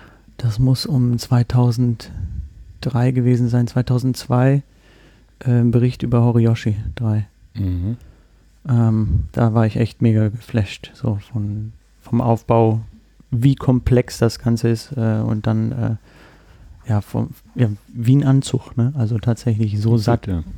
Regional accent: Rostock, Mecklenburg-Vorpommern, Germany; born there; weil ich komme gebürtig aus Rostock

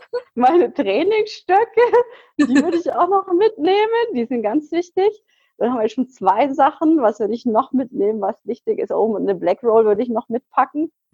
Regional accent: Bavaria, Germany; Ich bin 39 Jahre alt und ich komme aus der Münchner Gegend.

